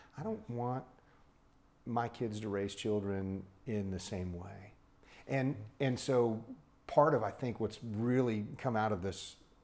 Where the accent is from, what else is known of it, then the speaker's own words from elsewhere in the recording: California, United States; Because I grew up in the San Francisco area, loved the Oakland Raiders.